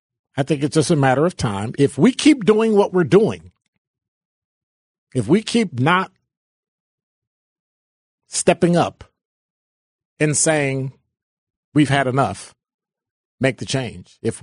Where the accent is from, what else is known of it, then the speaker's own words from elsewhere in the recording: Chicago, Illinois, United States; And I remember growing up in Chicago with the National Guard rolling down the street, 5 o'clock curfew.